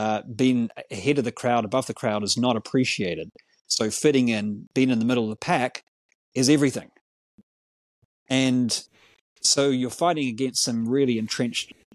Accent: New Zealand; And I'm a Kiwi. I'm a New Zealander.

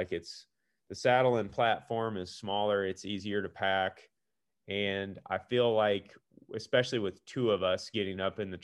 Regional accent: Iowa, United States; I mean, we're from Iowa and we hunt Iowa every year.

